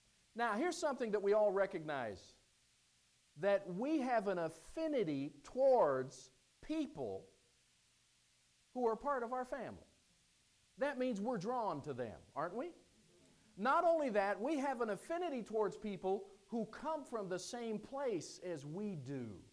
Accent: Whitsitt, Pennsylvania, United States; And many times people would ask me, hey … where are you from? I'd say, Whitsitt, Pennsylvania.

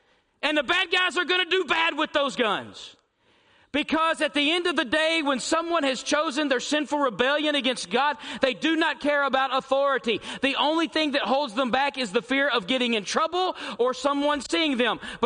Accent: United States; Listen, I'll tell you what, I'm American.

